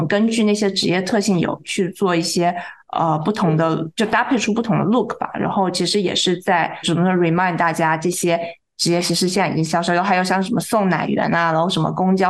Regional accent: China; now in United States; 我自己是中国人

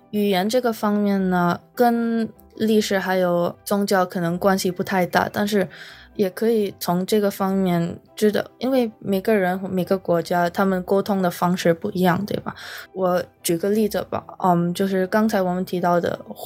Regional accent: Philippines; Chinese is a second language; now in United States; 我是留学生，我是从菲律宾来的，可能在菲律宾我接触过的文化不太diverse 嘛，所以来到南加大以后就遇到了很多从不同地方的同学

